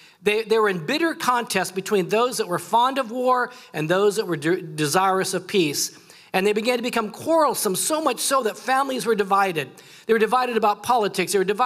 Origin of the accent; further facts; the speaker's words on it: Texas, United States; also born or lived in Japan; this fit, an Asian guy with this name from Texas? Well, it's because my dad was in the military. I was born in Japan. My mother was Japanese.